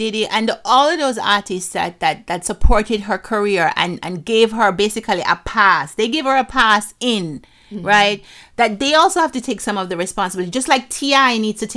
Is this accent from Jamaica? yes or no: yes; Jamaica; because as a Jamaican, if you had asked me this before meeting her, I would be like, no, I consider myself to be an African who just happened to be living in Jamaica because of history.